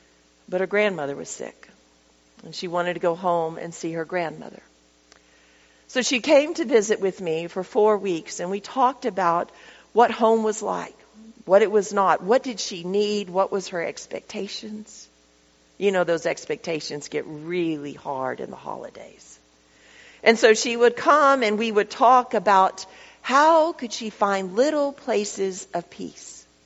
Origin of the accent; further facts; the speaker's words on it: Lubbock, Texas, United States; I'm from Lubbock, so this looks like rolling hills